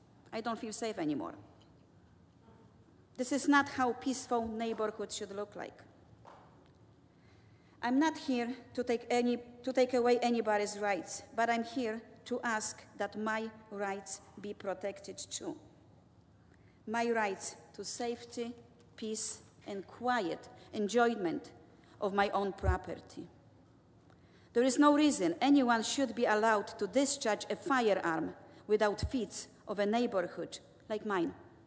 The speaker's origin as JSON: {"language": "English", "country": "Poland", "tie": "born or raised there", "also_born_or_lived": "Chicago", "moved": "as an adult", "lives_now": "United States", "said": "I was born in Chicago. When I was 2 years old, my mom took me to Poland, so I was raised in Poland. I got married in Poland."}